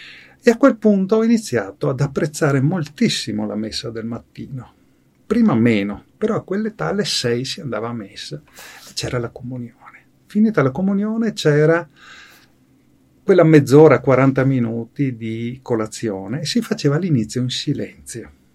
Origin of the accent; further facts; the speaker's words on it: Venice, Veneto, Italy; born there; Io dico sì, sono nato a Venezia e adesso sono qui.